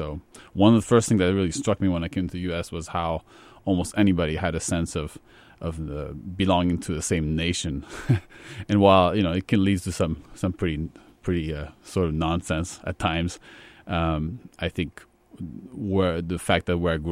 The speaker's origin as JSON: {"language": "English", "region": "Île-de-France", "country": "France", "tie": "born or raised there", "said": "And I grew up in a suburb of Paris. A lot of the suburbs in Paris are sort of the inner cities, the American inner cities."}